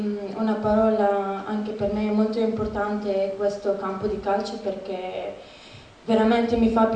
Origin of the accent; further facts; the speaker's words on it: Israel; Italian is a second language; io vengo da Israele, sono araba israeliana.